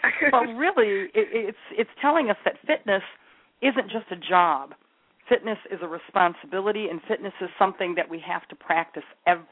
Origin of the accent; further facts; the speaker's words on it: Detroit, Michigan, United States; And believe me, I was born and raised in Detroit myself, so there's a lot here that is absolutely fantastic.